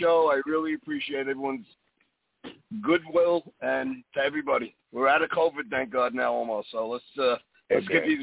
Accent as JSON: {"language": "English", "region": "Texas", "country": "United States", "said": "I'm the guy, and I'm out from Texas"}